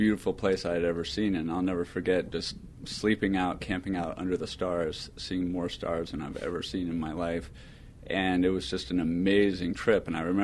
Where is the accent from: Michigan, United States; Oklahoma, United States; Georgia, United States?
Oklahoma, United States; Well, I grew up in Oklahoma. My father was in the energy business, and my mother was a state legislator.